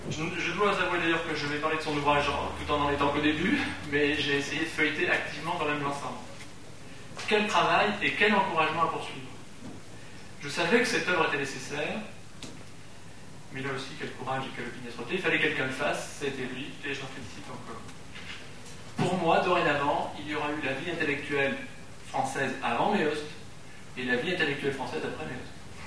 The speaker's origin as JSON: {"language": "French", "town": "Lyon", "region": "Auvergne-Rhône-Alpes", "country": "France", "said": "parce que je suis de Lyon"}